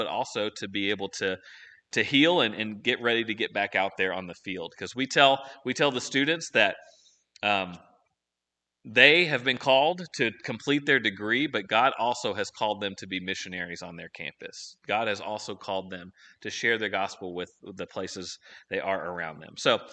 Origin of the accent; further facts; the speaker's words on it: Paducah, Kentucky, United States; now in Radford, United States; Like Bill said, that I am from Paducah, Kentucky. And I... this place, this area reminds me of the people of Paducah.